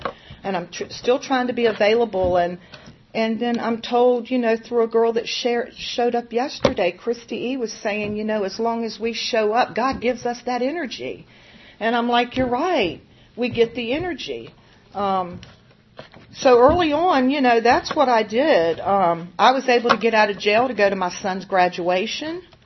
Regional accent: Newport News, Virginia, United States; I mean, I am from Newport News and Hampton.

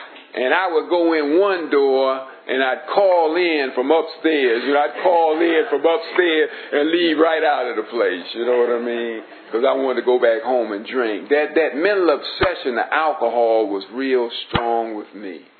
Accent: Washington, District of Columbia, United States; born there; Now I was born in Washington, D.C.

